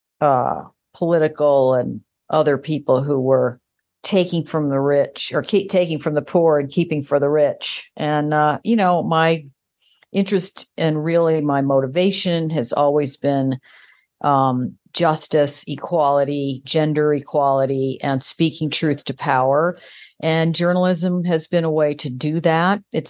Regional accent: Midwest, United States; Well, I got my start in Springfield, Illinois. I'm a Midwesterner.

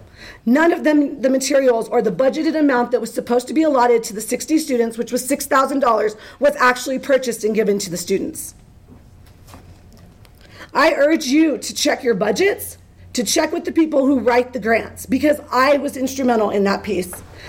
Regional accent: Silver City, New Mexico, United States; I was born and raised in Silver City, and I will say it till the day I die, my blood bleeds blue

